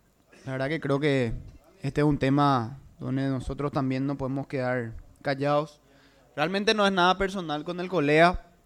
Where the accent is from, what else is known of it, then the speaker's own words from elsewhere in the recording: Paraguay; creo que como hombres y como paraguayos realmente debemos defender a las mujeres